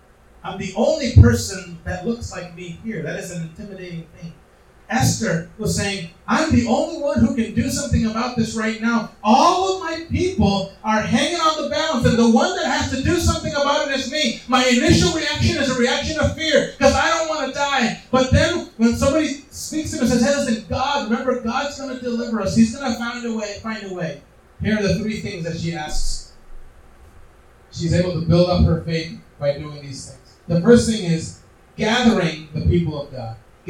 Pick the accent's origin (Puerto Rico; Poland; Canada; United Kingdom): Puerto Rico; now in Rochester, United States; because I grew up in Puerto Rico